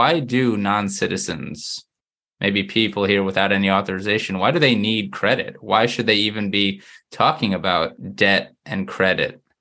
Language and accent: English; Florida, United States; also born or lived in New England; I'm actually from Florida, so when I did my time in the Northeast, that's what I call it.